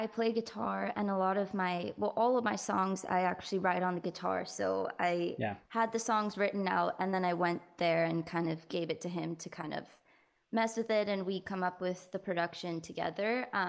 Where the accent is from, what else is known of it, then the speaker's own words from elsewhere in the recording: India; because at least like being Indian, I have been told so many times, like, we should make a dance song.